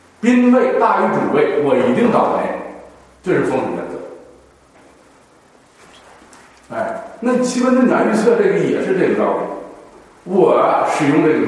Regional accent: China; 我们中国人是什么呢？

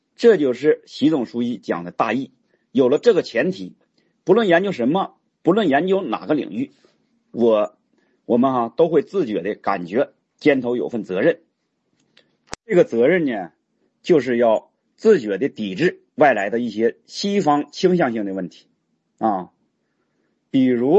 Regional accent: Heilongjiang, China; 两年前啊，我回了那个我的老家黑龙江啊

